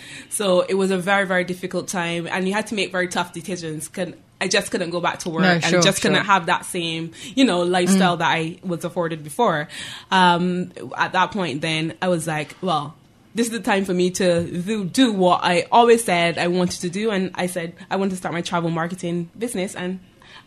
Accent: Barbados; moved away as an adult; now in United Kingdom; Well, I'm actually originally from Barbados. So I moved to the UK about 8 years ago

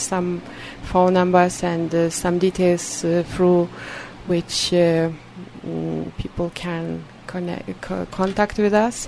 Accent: Lithuania; English is a second language; Originally, I am Lithuanian, came from Lithuania, beautiful green country

